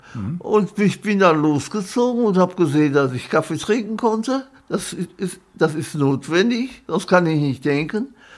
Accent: Essen, North Rhine-Westphalia, Germany; da war ich also 5, 6 Jahre alt, da bin ich da schon in Essen zur Schule gegangen und war schon völlig Essener. An der Wickenburg geboren, zur Schule gegangen, ja.

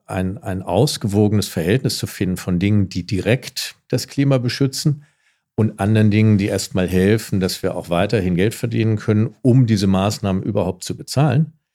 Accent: Germany

